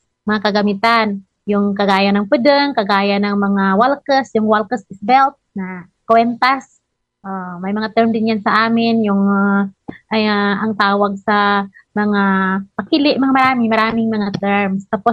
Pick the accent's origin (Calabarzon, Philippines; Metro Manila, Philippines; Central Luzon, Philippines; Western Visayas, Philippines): Western Visayas, Philippines; May mga, kahit sa amin sa Panay Bukid noon, may mga pangalan yung mga musical instruments.